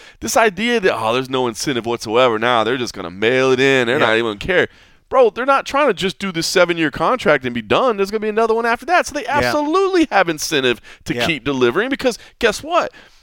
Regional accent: Texas, United States; moved away as an adult; also born or lived in Oklahoma / Kentucky / Ohio; So I grew up in Texas, obviously, when I was still in the restaurant business, moved from Texas to Oklahoma to Kentucky to Ohio before I moved out here.

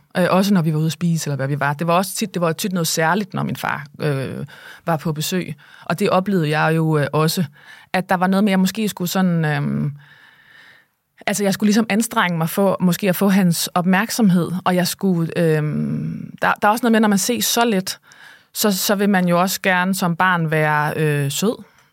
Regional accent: North Denmark Region, Denmark; jeg boede i provinsen, og deroppe i Thy, hvor jeg voksede op, der var der ikke særlig mange mennesker, der var i fjernsynet.

